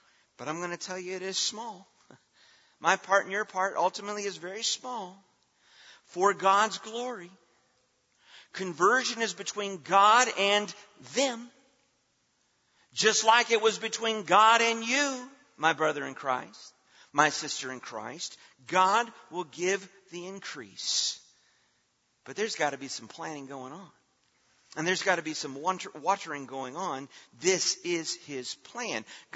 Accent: Indiana, United States; also born or lived in Tennessee; And see, I grew up in Indiana. And then I lived in Tennessee for much of my young adult life.

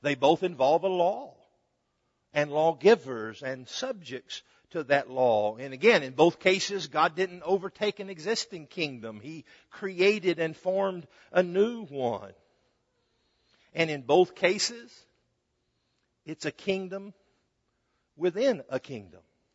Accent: Alabama, United States; That's all we had back then, or at least all we had where I grew up in North Alabama.

